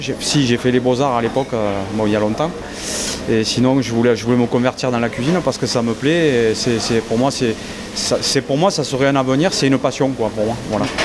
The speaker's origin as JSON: {"language": "French", "town": "Grandrieu", "region": "Occitanie", "country": "France", "said": "Je suis du côté de Grand-Rieux."}